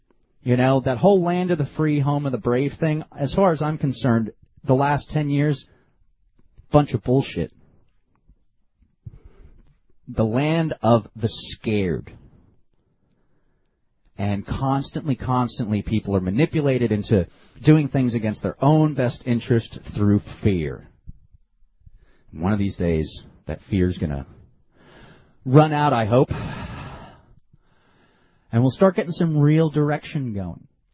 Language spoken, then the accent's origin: English; New Jersey, United States; Okay, see, I grew up in New Jersey, right?